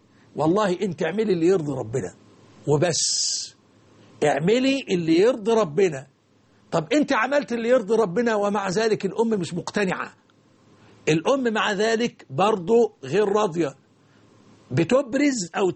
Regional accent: Egypt; عندنا في مصر

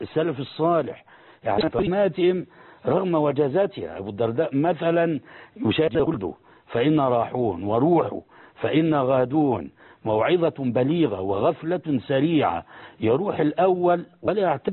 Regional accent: Egypt; بل عندنا في مصر أحيانا

